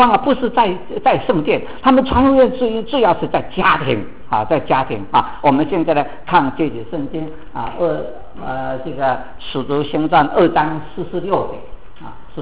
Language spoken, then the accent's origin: Chinese; China; now in United States; 说我们中国人到了美国来了，因为脱离了那个家庭的关系、亲族的关系